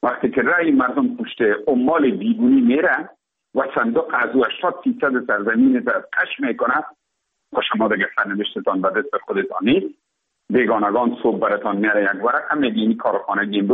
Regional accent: Afghanistan; تماما ما افغان هستیم

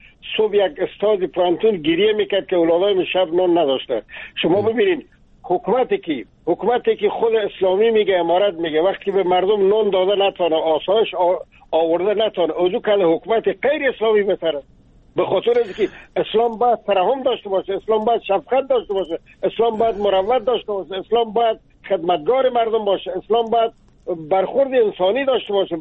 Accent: Afghanistan; ما افغان هستیم، ما مسلمان هستیم

